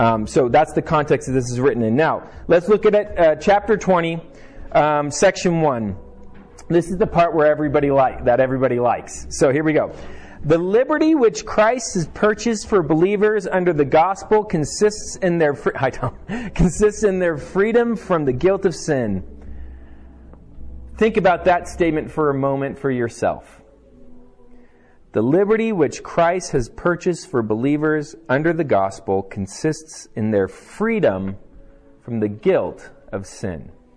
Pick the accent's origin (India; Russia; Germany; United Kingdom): Germany; now in Montana, United States; well, I grew up in Germany